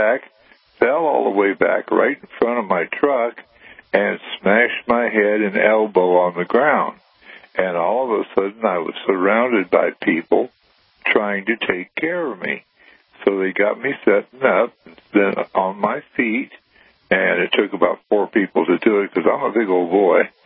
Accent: Cross Plains, Texas, United States; When I said … from Cross Plains, Texas, he says, oh, my God, you're the guy that's on the Kate Delaney show.

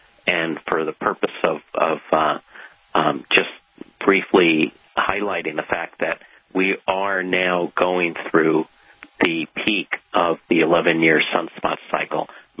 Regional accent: East Coast, United States; But I know when I grew up on the East Coast, Vince, I could pick up pretty much every country in Europe on shortwave

